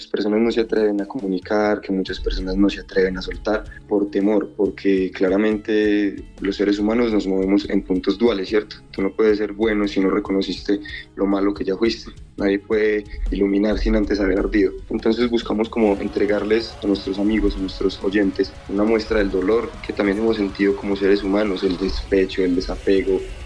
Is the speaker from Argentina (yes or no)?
no; Colombia; somos muy arraigados a nuestras propias costumbres como latinos y colombianos que somos.